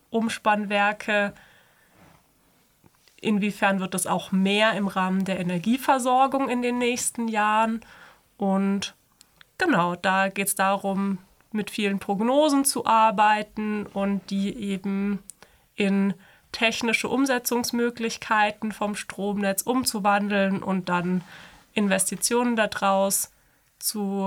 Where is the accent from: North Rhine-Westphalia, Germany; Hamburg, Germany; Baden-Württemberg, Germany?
Baden-Württemberg, Germany; Freiburg; Ich bin auch in Freiburg groß geworden, habe dort auch Abi gemacht und habe dann hier in Offenburg studiert.